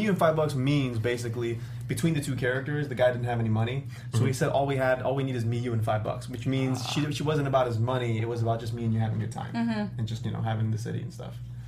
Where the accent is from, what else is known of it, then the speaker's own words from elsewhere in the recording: Atlanta, Georgia, United States; I'm from Atlanta. I went to high school in Atlanta, Forsyth County.